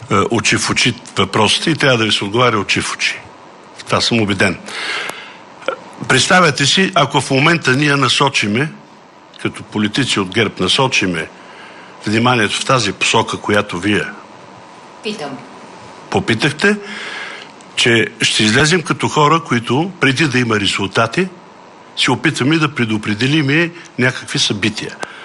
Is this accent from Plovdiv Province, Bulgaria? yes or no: yes; Plovdiv, Plovdiv Province, Bulgaria; не мога да не се включа към отговора на този въпрос, защото съм от Пловдив.